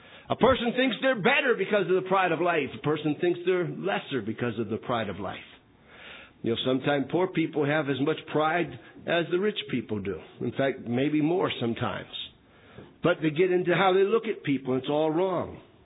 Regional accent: Northern United States, United States; accent: Yankee; I don't try to hide my accent. I'm a Yankee, I'm from that area of the country.

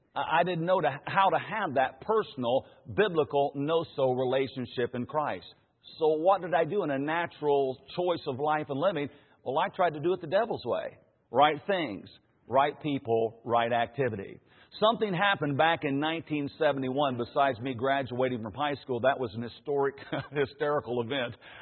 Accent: Indiana, United States; Now, I grew up in Indiana. I'm a Hoosier, okay?

